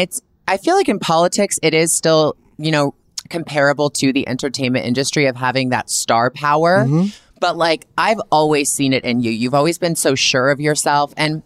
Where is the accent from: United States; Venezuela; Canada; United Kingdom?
Canada; I'm a Canadian girl. I know Canada.